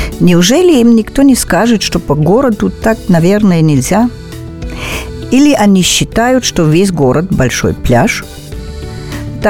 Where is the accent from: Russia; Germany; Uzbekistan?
Germany; Russian is a second language; что я из Германии